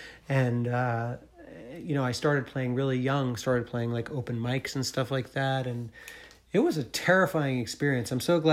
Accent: New England, United States; growing up in New England, like there wasn't much of a punk scene where I lived.

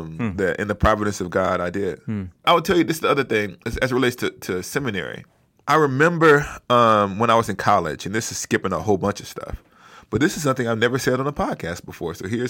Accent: Huntsville, Alabama, United States; No, I grew up in Huntsville, Alabama. Alabama, stand up for the Alabama listeners. I grew up in an all-black neighborhood, all-black church.

